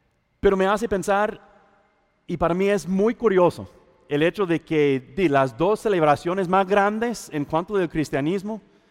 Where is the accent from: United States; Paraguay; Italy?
United States; Esta época del año, si yo estuviera en mi país, ¿verdad? Si yo estuviera en los Estados Unidos